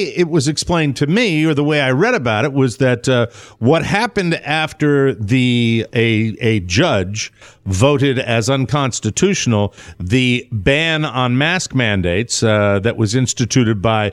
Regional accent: Netherlands; now in United States; So if I was to say, I'm from the Netherlands

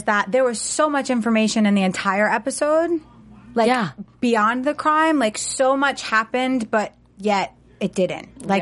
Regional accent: East Coast, United States; I'm from the East Coast, and we didn't even have dog parks until a couple years ago.

